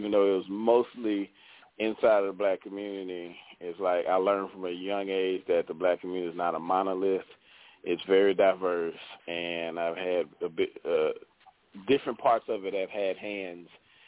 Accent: Houston, Texas, United States; I'm a Houstonian by birth. I was born and raised in South Park, Texas. That's what we call our neighborhood. It's one of the more proud neighborhoods in Houston, Texas. I was born here, raised here.

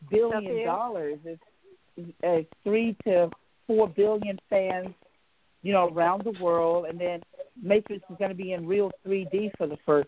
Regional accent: New York City, New York, United States; from New York City. I'm a New Yorker.

